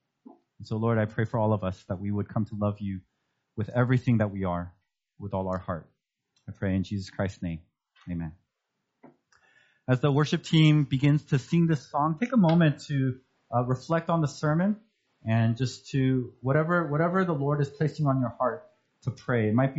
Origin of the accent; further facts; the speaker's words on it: United States; Because I grew up in America and I didn't know Korean that well.